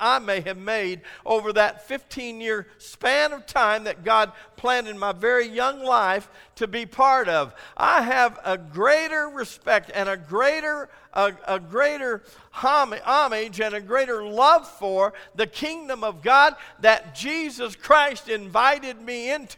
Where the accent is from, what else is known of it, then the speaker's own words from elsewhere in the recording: United States; born there; I'm really proud about being an American. I was born an American. I've lived here all of my life